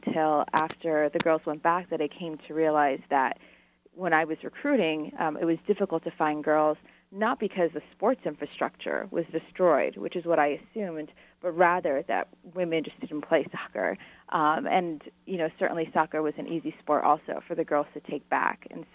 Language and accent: English; United States; You know, I grew up in the States with Title IX being at the forefront for the rights of women in sports